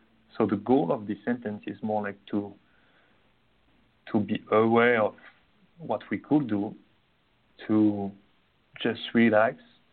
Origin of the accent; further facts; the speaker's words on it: France; English is a second language; moved away as an adult; now in Sydney, Australia; I'm originally from France, and I'm coming from the countryside, and it's much more slow.